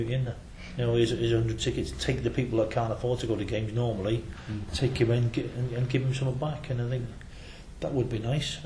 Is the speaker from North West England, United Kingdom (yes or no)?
no; Wales, United Kingdom; My mum's English. I think my dad would have shot me. But I'm Welsh and I'm proud to be Welsh.